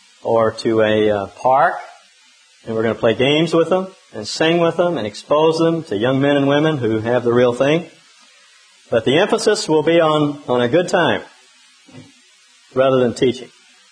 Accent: Texas, United States; I was raised in Texas, and there was a Mule Shoe Texas out in West Texas, and every kid in the world wondered how in the world that city came to have that name.

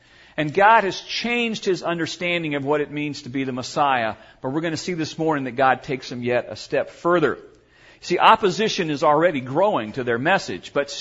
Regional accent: Atlanta, Georgia, United States; See, I grew up in Georgia.

